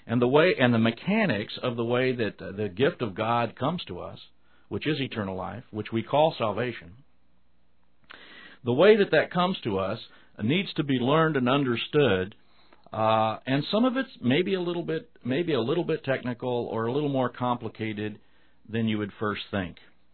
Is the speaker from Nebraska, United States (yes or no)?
yes; Omaha, Nebraska, United States; Now I say that because I grew up in Omaha. I went 13 years to a Catholic school.